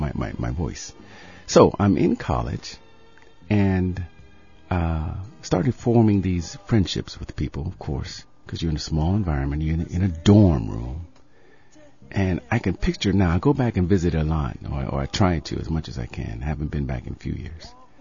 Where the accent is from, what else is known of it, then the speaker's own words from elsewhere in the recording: Ohio, United States; She went to college in Ohio. We're from Ohio, so I had to deal with all that.